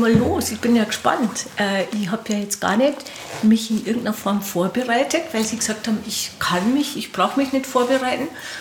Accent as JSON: {"language": "German", "town": "Mauth", "region": "Bavaria", "country": "Germany", "tie": "born or raised there", "said": "Also gebürtig bin ich aus Maut, also aus dem tiefsten Bayerischen Wald"}